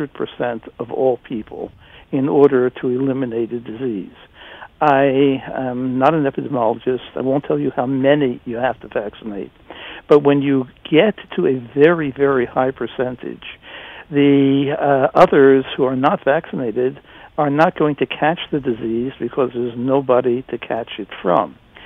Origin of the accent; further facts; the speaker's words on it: United States; I'm an American.